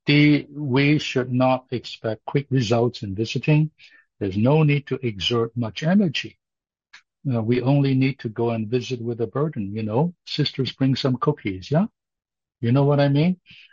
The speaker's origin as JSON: {"language": "English", "country": "Hong Kong", "said": "I came from Hong Kong, high rise to high rise, you know, flats to flats, we call them, or apartments."}